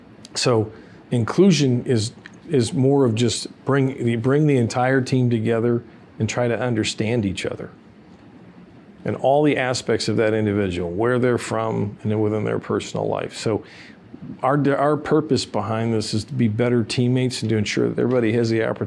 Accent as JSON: {"language": "English", "town": "Chicago", "region": "Illinois", "country": "United States", "tie": "born or raised there", "said": "I grew up in Chicago, and I tell them about myself."}